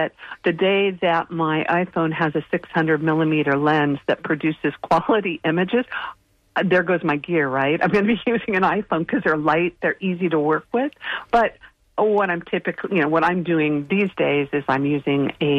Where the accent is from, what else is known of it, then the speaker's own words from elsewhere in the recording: California, United States; now in Florida, United States; I'm actually from California. I moved to Florida 5 years ago.